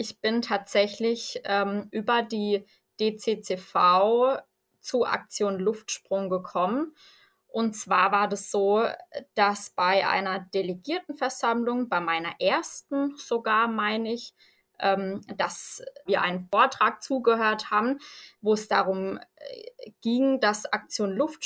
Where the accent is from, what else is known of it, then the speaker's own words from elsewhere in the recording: Baden-Württemberg, Germany; now in Hesse, Germany; 26 Jahre alt, wohne mittlerweile an der schönen hessischen Bergstraße, komme aber ursprünglich aus Baden-Württemberg